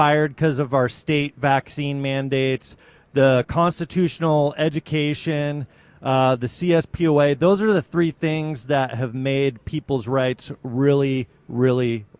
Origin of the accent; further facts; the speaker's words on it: Washington, United States; I'm from Klickitat County, Washington.